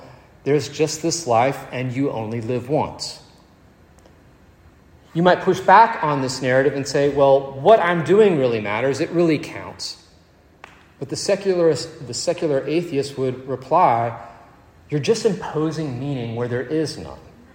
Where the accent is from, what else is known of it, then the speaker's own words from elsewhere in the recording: Virginia, United States; I grew up in Virginia. My mom and dad moved to Virginia when I was a kid.